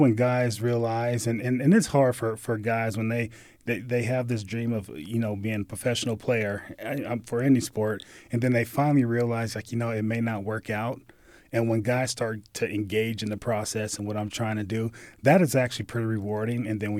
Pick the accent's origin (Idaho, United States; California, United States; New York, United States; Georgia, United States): California, United States; San Bernardino; San Bernardino, California. So that's inland from L.A., from the shore.